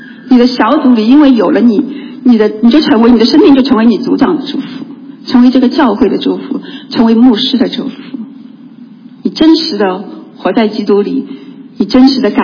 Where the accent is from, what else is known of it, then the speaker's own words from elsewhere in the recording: Shanghai, China; 很多让你觉得我们上海人说操气嘞